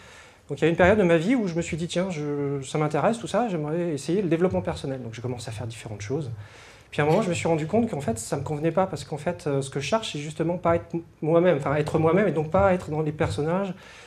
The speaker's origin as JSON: {"language": "French", "town": "Rennes", "region": "Brittany", "country": "France", "said": "Et moi, je viens de Rennes"}